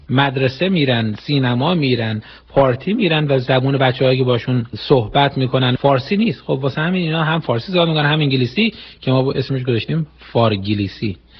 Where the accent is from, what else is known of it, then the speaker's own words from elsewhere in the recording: Iran; moved away; در اواخر دهه 70 من آذر ماه از ایران اومدم بیرون،